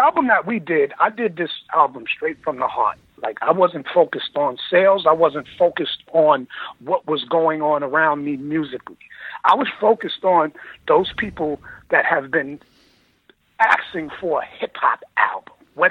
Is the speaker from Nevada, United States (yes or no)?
no; Queens, New York, United States; me and Craig is my peer. That we're from Queens.